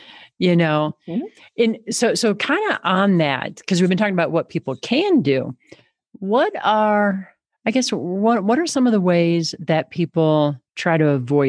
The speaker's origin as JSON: {"language": "English", "region": "Midwest", "country": "United States", "said": "Because I'm like, wait a minute, I'm from the Midwest."}